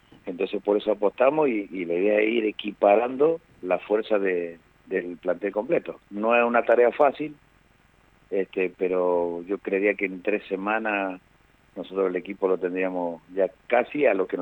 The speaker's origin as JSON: {"language": "Spanish", "region": "Mendoza", "country": "Argentina", "said": "somos de acá de Mendoza, somos del club"}